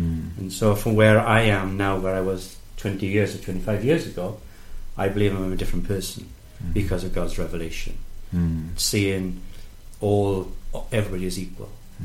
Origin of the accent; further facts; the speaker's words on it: United Kingdom; I can speak from a personal perspective when I'm speaking as a British person here